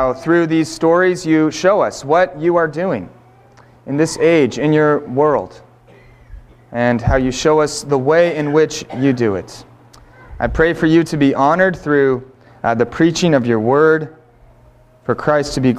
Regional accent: Seattle, Washington, United States; My wife and I are both from the Pacific Northwest. I grew up in the Seattle area primarily, and she's from Seattle and Issaquah.

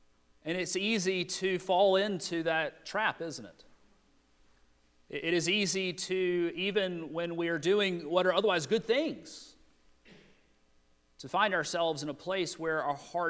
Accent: the South, United States; We're from the South. Most of us, some of you may not be, but we live in a culture

